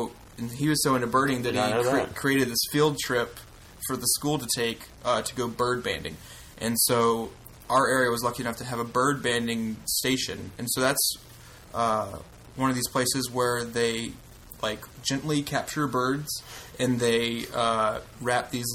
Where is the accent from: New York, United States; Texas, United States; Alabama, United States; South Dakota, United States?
Alabama, United States; Gulf Shores; I'm from Gulf Shores, which is a town in that area, and then part of that town is this sort of smaller town called Fort Morgan.